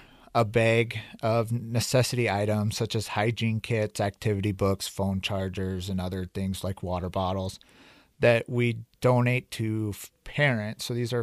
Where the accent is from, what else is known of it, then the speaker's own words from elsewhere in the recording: Plankinton, South Dakota, United States; the bigger manufacturing parts are done in my hometown, Plankinton, South Dakota